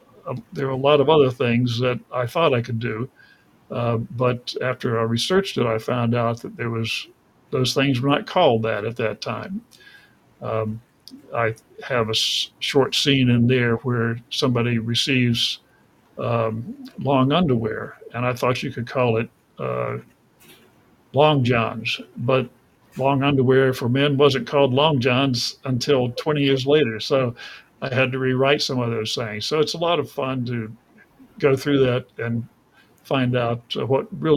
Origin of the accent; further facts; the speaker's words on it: Georgia, United States; also born or lived in Tennessee / North Carolina; I grew up in the South of the U.S., in Georgia, in Tennessee, and North Carolina.